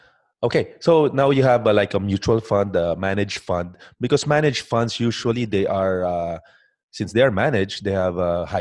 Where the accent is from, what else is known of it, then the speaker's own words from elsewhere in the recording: Philippines; I'm a Filipino, and you can't.